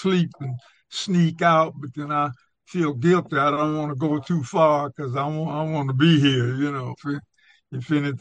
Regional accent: Long Beach, California, United States; So we had Dr. Williams as a black doctor in Long Beach, you know, because we were born and raised in Long Beach.

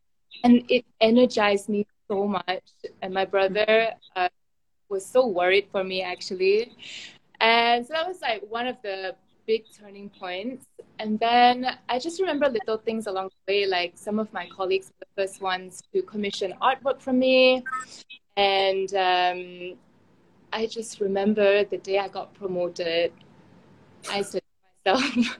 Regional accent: Kuching, Sarawak, Malaysia; So I grew up, I was born and raised in Kuching.

